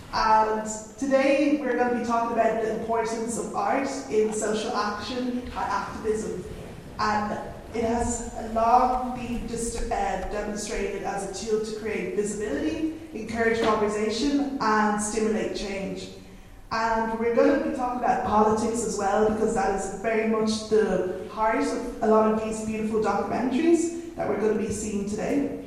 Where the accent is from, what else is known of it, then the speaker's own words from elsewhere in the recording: Ireland; being Irish, being Nigerian, and like the kind of conflict between the two, you know, the clash between having two cultures.